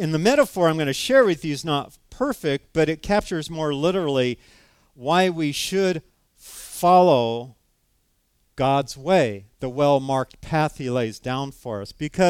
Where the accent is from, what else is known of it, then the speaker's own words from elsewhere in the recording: California, United States; now in Wisconsin, United States; I'm from California, and then some of my best friends out there were from the Midwest here, and there was this pull, this magnetic pull to return.